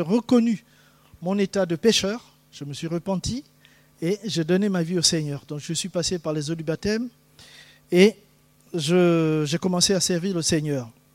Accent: Gabon; je suis né et j'ai grandi au Gabon où j'ai eu une enfance, une adolescence et une jeunesse que je qualifie de gaie et joyeuse. Dans une famille catholique

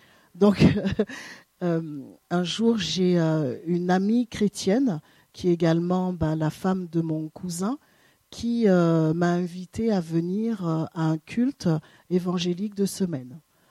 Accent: French Guiana, France; Je viens de Guyane. Donc, pour ceux qui ne connaissent pas, c'est où on envoie les fusées Ariane.

